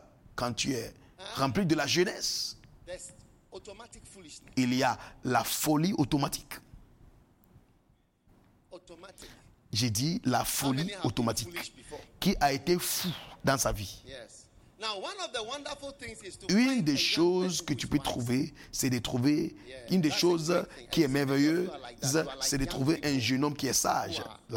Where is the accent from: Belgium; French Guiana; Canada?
French Guiana; Je viens de la Guyane.